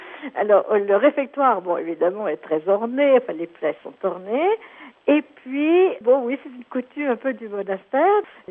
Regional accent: France; now in Rome, Italy; puisque je suis française d'origine.

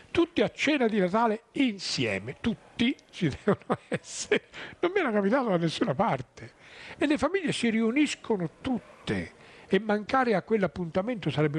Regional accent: Tuscany, Italy; Io sono toscano, la Toscana è bellissima.

